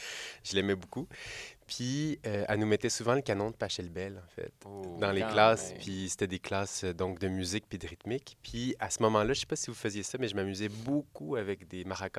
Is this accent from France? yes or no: no; Trois-Pistoles, Quebec, Canada; c'était pas possible dans la région où j'ai grandi, à Trois-Pistoles.